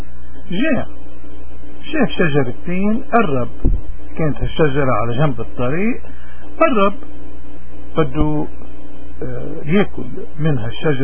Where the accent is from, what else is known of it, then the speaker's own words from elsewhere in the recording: Lebanon; طيب نحن كشعب لبناني مش مفروض